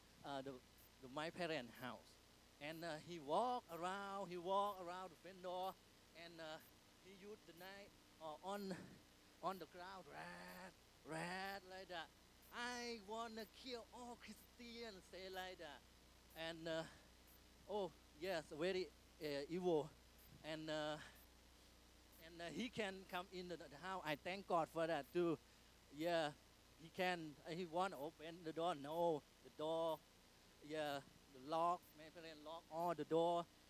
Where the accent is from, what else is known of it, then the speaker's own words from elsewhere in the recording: Thailand; English is a second language; I'm from Thailand.